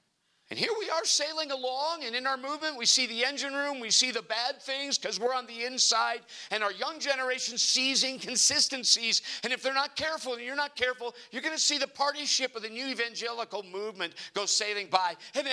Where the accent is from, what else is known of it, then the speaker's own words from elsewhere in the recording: Minnesota, United States; You know what snow is up here, and I grew up in Minnesota.